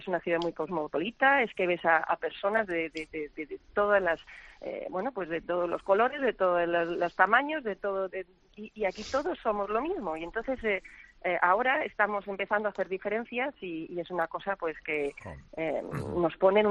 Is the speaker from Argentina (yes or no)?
no; Spain; now in United Kingdom; yo soy española